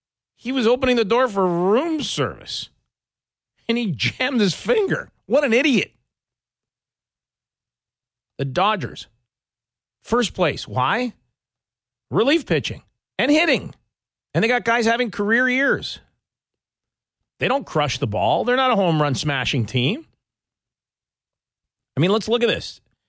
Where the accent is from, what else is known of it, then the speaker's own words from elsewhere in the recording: Toronto, Ontario, Canada; I'm from Toronto